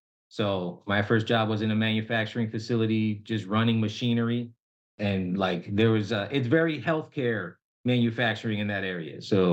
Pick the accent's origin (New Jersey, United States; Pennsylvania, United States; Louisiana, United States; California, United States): New Jersey, United States; moved away as an adult; now in Clarksville, United States; I'm born and raised in New Jersey. So I left New Jersey to join the military and then came back and out of the Army and went back to New Jersey.